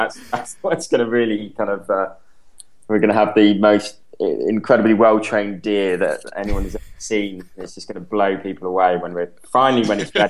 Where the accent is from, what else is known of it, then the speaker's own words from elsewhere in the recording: United Kingdom; Just because I'm British, you don't take it seriously.